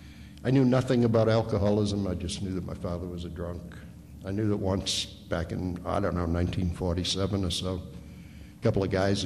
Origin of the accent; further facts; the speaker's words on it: Boston, Massachusetts, United States; I grew up in South Boston. It's a tough, blue-collar, heavy-drinking Irish Catholic community.